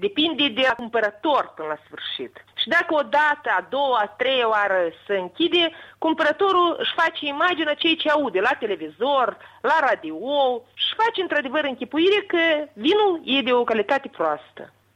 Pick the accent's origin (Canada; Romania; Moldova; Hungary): Moldova; Noi toți suntem moldoveni